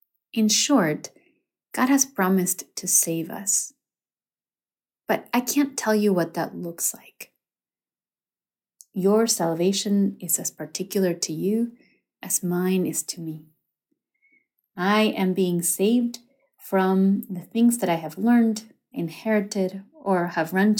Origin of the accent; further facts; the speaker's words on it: Argentina; English is a second language; now in United States; I am from Argentina, although I'm currently living in the United States